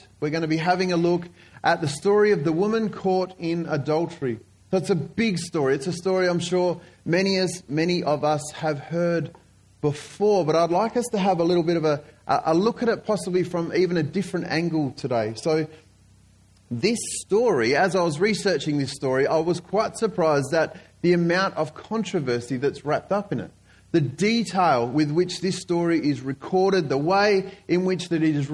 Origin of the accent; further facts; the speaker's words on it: Bentley, Western Australia, Australia; It's a real privilege to be here with you today. I'm from Bentley, and so it's really nice to be. I live north of the river